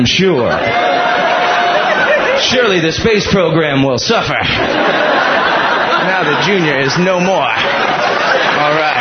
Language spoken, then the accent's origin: English; Florida, United States; because I grew up in Florida, everybody.